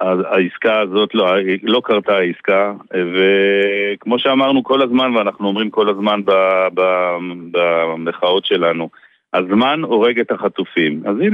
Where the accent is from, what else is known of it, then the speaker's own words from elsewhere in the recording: Beersheba, Southern District, Israel; אנחנו במשפחה מבאר שבע, אגב, גדלנו באותה שכונה שגלעד גדל.